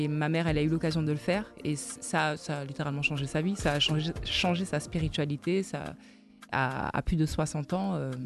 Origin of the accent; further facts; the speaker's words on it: Basse-Terre, Guadeloupe, France; Donc, effectivement, j'ai grandi à Basse-Terre, mais je viens de la Guadeloupe. Et Basse-Terre est une ville de la Guadeloupe.